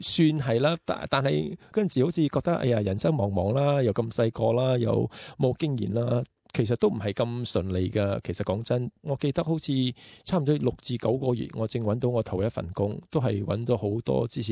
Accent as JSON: {"language": "Cantonese", "town": "Ipoh", "region": "Perak", "country": "Malaysia", "tie": "born or raised there", "lives_now": "Australia", "said": "我唔系香港人嚟嘅。咁我系马来西亚嘅华人，我喺马来西亚出身，喺怡保啊，怡保系我家乡啊"}